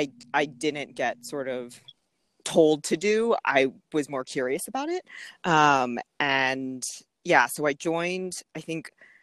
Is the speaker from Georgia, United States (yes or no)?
yes; Atlanta, Georgia, United States; born there; my parents are Thai. They immigrated from Thailand in the 80s, and I was born in Atlanta, but they did not know English when they moved here